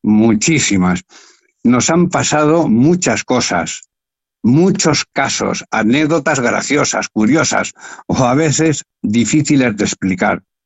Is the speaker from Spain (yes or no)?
yes; Villarejo de Salvanés, Community of Madrid, Spain; Porque es que yo soy también de Villarejo de Salvanés.